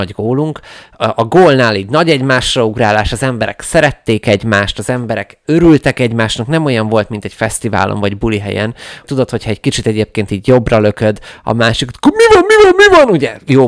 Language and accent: Hungarian; Hungary; nagyon-nagyon-nagyon-nagyon büszke voltam arra, hogy magyar vagyok.